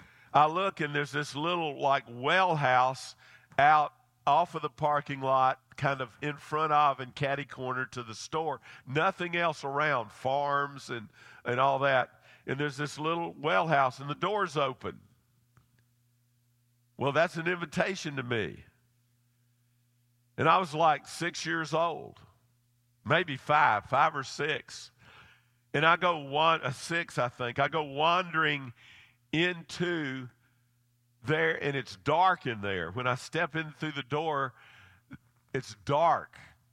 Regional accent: Memphis, Tennessee, United States; When I was growing up in Memphis, my dad and mother, my dad from Mississippi, my mother from Memphis

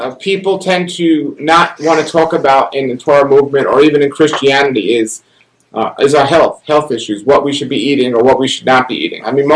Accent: New York City, New York, United States; I was an atheist, growing up in New York City with two Jewish parents who were the most secular people I've ever met, and they still are.

